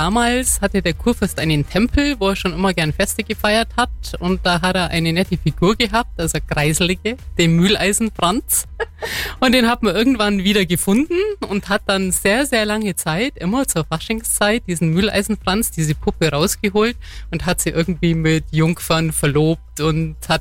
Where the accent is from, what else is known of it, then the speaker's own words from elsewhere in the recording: Marktoberdorf, Bavaria, Germany; Ich bin aus Markt Oberdorf, bin in Markt Oberdorf aufgewachsen